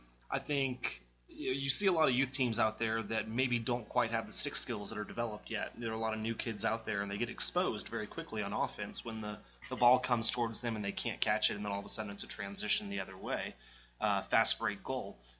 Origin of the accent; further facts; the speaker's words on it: Texas, United States; Well, when I was growing up in Texas, we were basically taking anybody that we could find